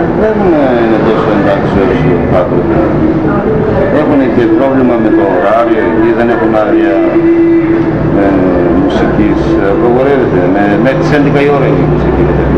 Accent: Irakleia, Central Macedonia, Greece; εγώ από εκεί είμαι, από την Ηράκλεια είναι καταγωγή μου, αλλά πώς μένω εδώ 20 χρόνια στις Έλλης.

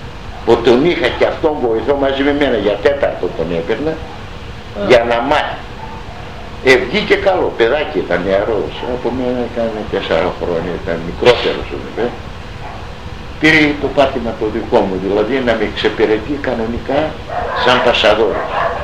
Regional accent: Irakleia, Greece; όλοι είμαστε από την Ηράκλεια

